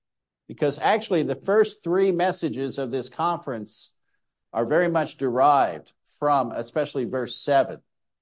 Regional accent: Dublin, Leinster, Ireland; moved away; of course I came from Ireland, from Dublin. I didn't come from Dublin directly.

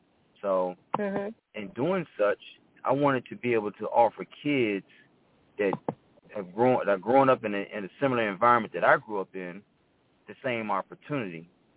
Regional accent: Washington, District of Columbia, United States; So briefly, I grew up in Washington, D.C., and, you know, I was exposed to horses as a kid

